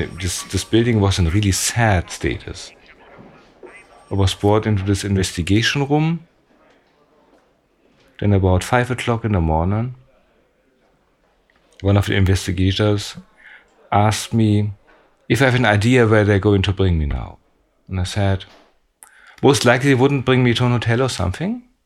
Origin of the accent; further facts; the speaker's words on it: Germany; English is a second language; I'm from Germany.